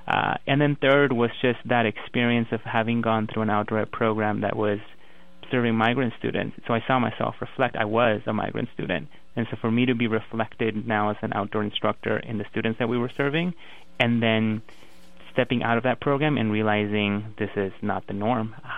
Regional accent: California, United States; also born or lived in Mexico; I was born in Mexico. And so up until the age of 9, that experience of enjoying the outside, which was different really than coming to the U.S. So once I migrated to California and grew up in the Central Valley

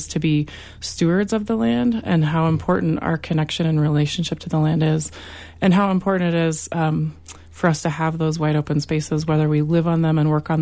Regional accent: McElmo Canyon, Colorado, United States; I was born in Cortez and grew up on a farm down in McCamo Canyon. My dad farmed there my whole life.

